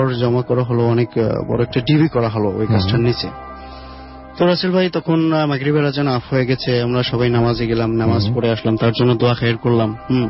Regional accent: Brahmanbaria, Chittagong Division, Bangladesh; ব্রাহ্মণবাড়ি থেকে আসছি।

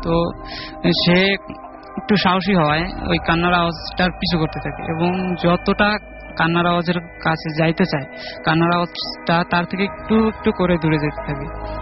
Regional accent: Madaripur, Dhaka Division, Bangladesh; আমার জেলা কাহিনীটা মাদারীপুরের আমার গ্রামের।

